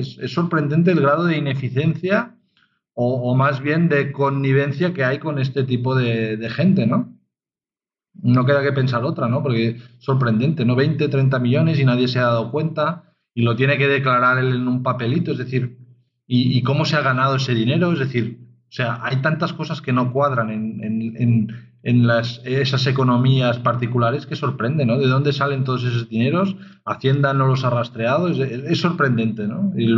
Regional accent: Spain; En un país de chaferderos como somos los españoles

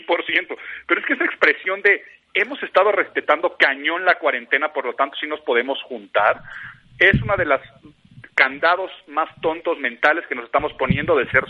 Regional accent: Mexico; O sea, como mexicano nos encanta ir juntos.

